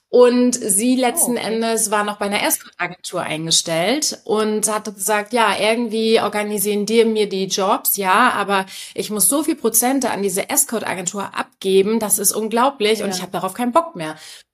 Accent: Hamburg, Germany; ich bin aus Hamburg, die schönste Stadt der Welt

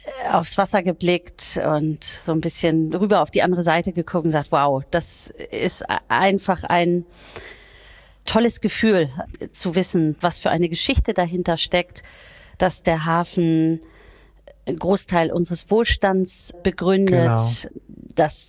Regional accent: Schleswig-Holstein, Germany; ich bin ja keine Hamburgerin, sondern Schleswig-Holsteinerin, aber am Hamburger Rand eben in einer kleinen Stadt aufgewachsen

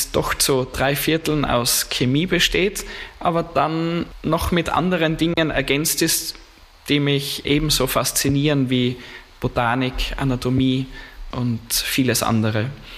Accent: Upper Austria, Austria; Als gebürtiger Oberösterreicher

